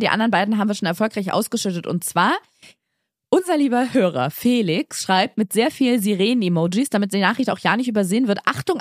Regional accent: Thuringia, Germany; Ich komme aus Thüringen und ich wohne jetzt fürs Studium in Bayern.

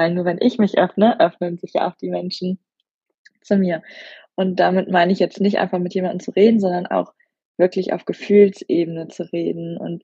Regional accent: Cologne, North Rhine-Westphalia, Germany; ich bin die Verlobte von Giulio. Ich komme aus Köln, bin 29 Jahre alt

